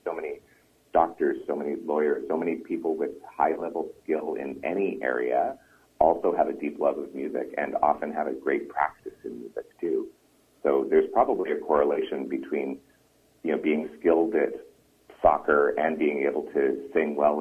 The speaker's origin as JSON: {"language": "English", "town": "North Vancouver", "region": "British Columbia", "country": "Canada", "tie": "born or raised there", "said": "I grew up in North Vancouver, and back in the 70s, we had really great music programs in school."}